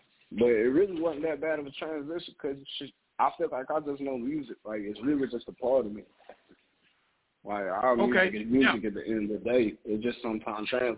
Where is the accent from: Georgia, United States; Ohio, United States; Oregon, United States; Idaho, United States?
Georgia, United States; also born or lived in Vietnam / Griffin, Georgia; honestly, though, I lived in Griffin, Georgia for a long time, but I'm really from Pike County, but I was born in Vietnam, if that makes sense.